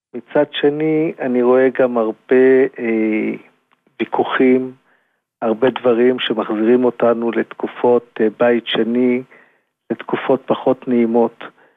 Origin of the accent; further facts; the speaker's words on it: Jerusalem, Jerusalem District, Israel; born there; ואז הם ברחו ועברו מחוץ לחומות, בסבי ובן בוני שכונת זיכרון מוישה, ואני נולדתי שם.